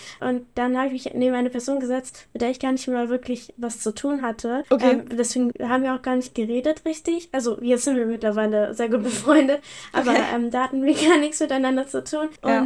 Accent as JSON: {"language": "German", "town": "Cologne", "region": "North Rhine-Westphalia", "country": "Germany", "said": "ich komme aus Köln."}